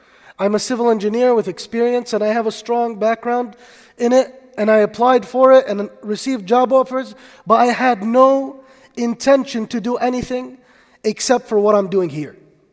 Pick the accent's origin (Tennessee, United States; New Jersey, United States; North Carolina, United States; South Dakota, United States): New Jersey, United States; I made istikhara to go back to New Jersey, which is my hometown